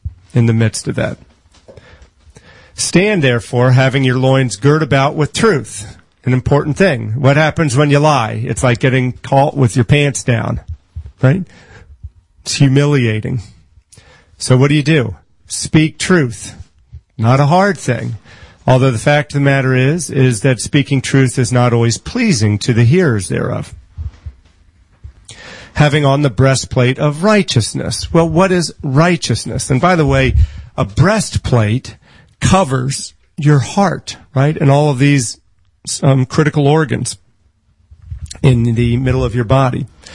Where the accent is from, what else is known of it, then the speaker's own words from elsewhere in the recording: Silver Spring, Maryland, United States; Kensington, Maryland, I grew up in Silver Spring, but Kensington had a school called